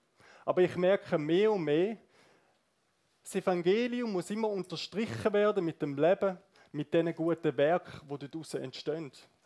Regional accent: St. Gallen, Switzerland; Ich merke das schon hier im Kanton Aargau oder ganz egal, wo auf dieser Welt, zum Beispiel als St. Galler, brauchst du auch Mut.

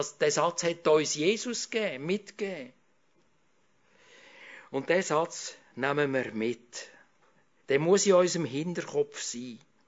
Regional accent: Switzerland; diesen vielen Vorteilen, die wir hier haben als Schweizer

